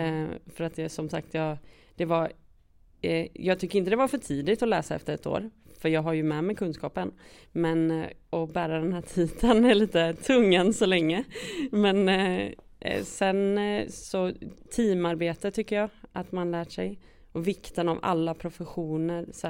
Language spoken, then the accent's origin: Swedish; Gothenburg, Västra Götaland County, Sweden; now in Jämtland, Sweden; jag känner ju mig alltid som en göteborgare i Jämtland. Jag blir liksom inte jämte. Så. Men jag trivs ändå här nu.